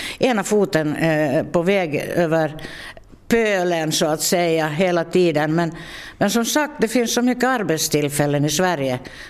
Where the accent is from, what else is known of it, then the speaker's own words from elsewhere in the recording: Hindersby, Uusimaa, Finland; also born or lived in Sweden; Jo, jag är född i Hindersby och jag har vuxit upp här och gått i skola här och mina föräldrar är från Hindersby. Så jag är nog genuin Hindersbybo.